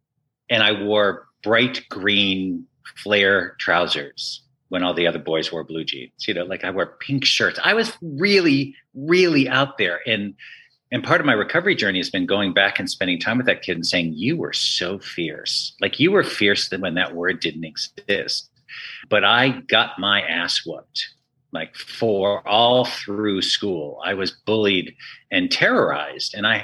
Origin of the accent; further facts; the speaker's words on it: Massachusetts, United States; I grew up in Western Massachusetts on the East Coast on the States, really, and a super gay kid.